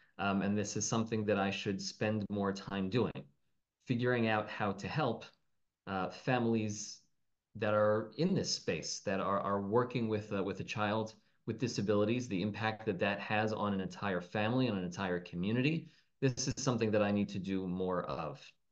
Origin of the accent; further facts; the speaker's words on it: Baltimore, Maryland, United States; now in Adamstown, United States; And when I was growing up in Baltimore, you saw there were a lot of teenagers, people my own age, who were very, very involved in things like Yachad